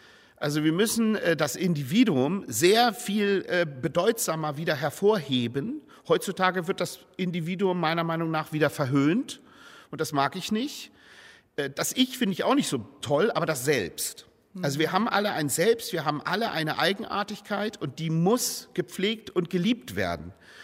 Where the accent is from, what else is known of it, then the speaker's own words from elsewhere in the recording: Ahrensburg, Schleswig-Holstein, Germany; Ich komme aus Ahrensburg. Also das ist nun wirklich eine Stadt, wo man echt behütet aufwächst.